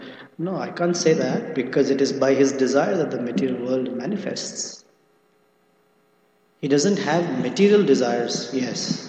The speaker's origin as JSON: {"language": "English", "country": "India", "said": "If you're in India, at least I come from India, maybe other places too"}